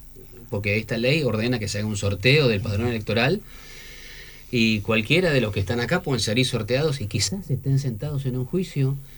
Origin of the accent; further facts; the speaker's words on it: United States; soy norteamericano, así que es lo normal para nosotros.